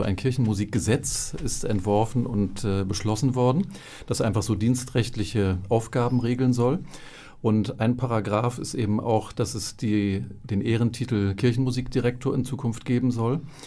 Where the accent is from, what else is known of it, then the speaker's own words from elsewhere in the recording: Bremen, Germany; born there; Also ich bin ja gebürtig aus Bremen